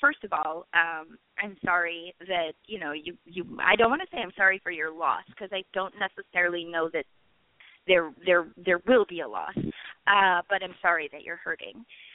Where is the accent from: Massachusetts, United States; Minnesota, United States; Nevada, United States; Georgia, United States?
Minnesota, United States; Minneapolis; did you know I'm from Minneapolis, Garrett?